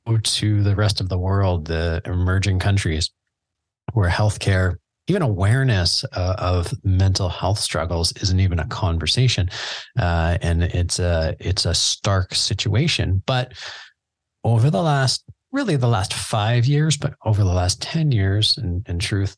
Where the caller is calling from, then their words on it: Canada; I mean, I'm in Canada. I'm recording from Canada right now.